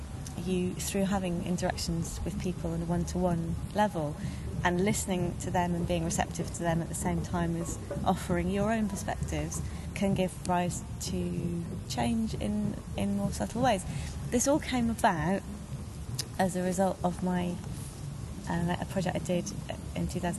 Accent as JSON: {"language": "English", "region": "Wales", "country": "United Kingdom", "said": "I come from Mid Wales, and they've never offended me. Those are my landscapes"}